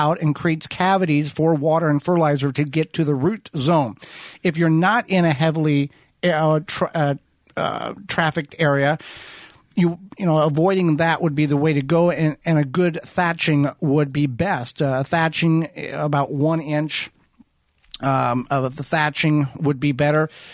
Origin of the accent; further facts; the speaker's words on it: United States; You're going to have to do your conversion because we're American people. We didn't learn that.